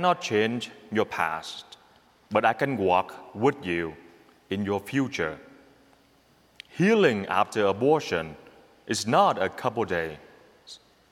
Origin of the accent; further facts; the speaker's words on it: Vietnam; moved away; I grew up in Vietnam, the communist country.